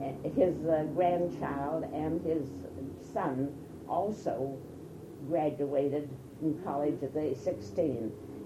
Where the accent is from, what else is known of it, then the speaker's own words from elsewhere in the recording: Uniontown, United States; born there; I was born in Uniontown.